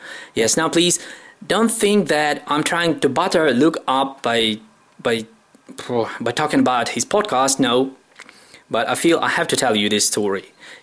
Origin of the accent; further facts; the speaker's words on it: Ukraine; English is a second language; I'm from Ukraine